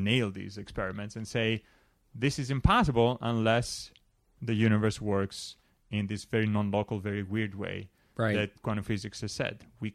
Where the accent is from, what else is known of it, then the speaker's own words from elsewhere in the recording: Greece; And even growing up in Greece, we would have to do like religion, like mm-hmm. as a subject